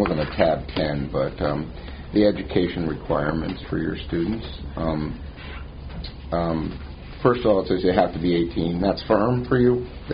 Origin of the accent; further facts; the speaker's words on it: Pacific Northwest, United States; now in Arizona, United States; I grew up in the Northwest, so I knew the diving school up there up in Seattle for a lot of years